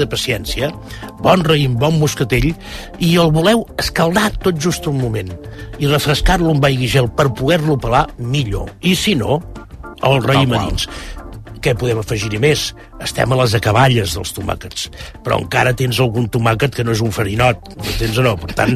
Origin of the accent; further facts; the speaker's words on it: Granollers, Catalonia, Spain; Jo, que soc fill de Granollers, recordo la porxada